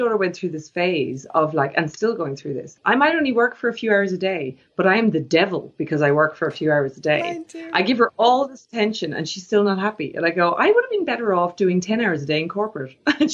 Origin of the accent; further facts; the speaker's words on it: Ireland; I'm from Ireland, so I wanted to be closer.